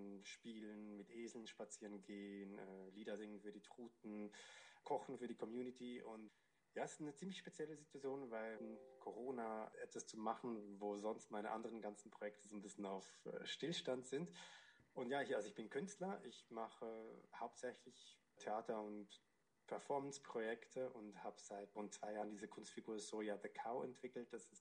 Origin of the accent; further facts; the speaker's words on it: Zurich, Switzerland; Ich bin in Zürich in Schwammendingen aufgewachsen. Das ist so ein bisschen der verpönte Bezirk in Zürich, wo alle drüber lachen, wenn man da aufgewachsen ist. Und jetzt bin ich außerhalb von Zürich auf dem Land, auf diesem Lebenshof